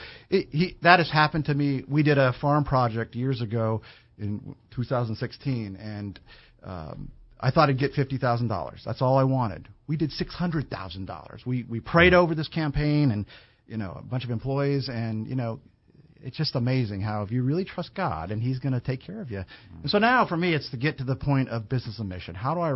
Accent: Hawaii, United States; Parents, again, we're from California in the Dust Bowl era, you know, to Hawaii. I was blessed to grow up in Hawaii.

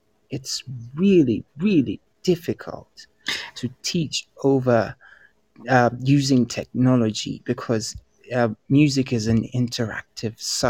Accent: Uganda; Okay, so I'm from Uganda and the situation's a little bit different here.

